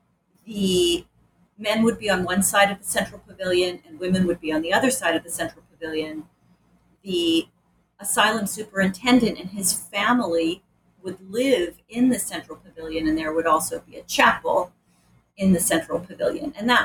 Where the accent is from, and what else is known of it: Rochester, New York, United States; born or raised there